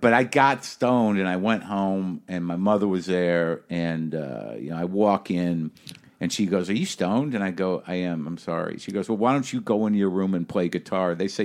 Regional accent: New Mexico, United States; Were loaded guns around because I grew up in New Mexico. Plenty of guns around.

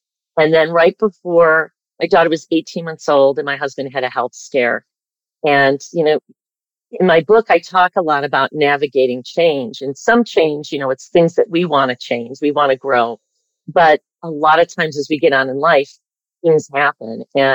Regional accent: Michigan, United States; I grew up in Michigan. I was in the middle of six kids, like the Brady Bunch.

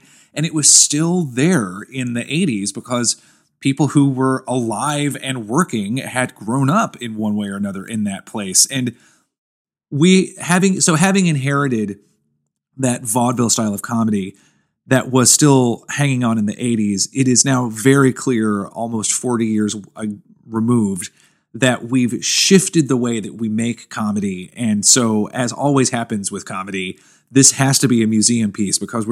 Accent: Tennessee, United States; even though I grew up in Tennessee, and I'm currently in Tennessee, we would tell jokes about rednecks and things, too.

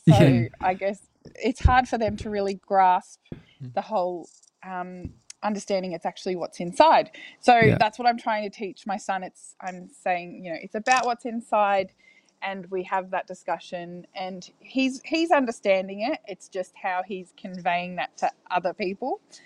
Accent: Shepparton, Victoria, Australia; Yeah, I had a good experience. The school I went to was very diverse.

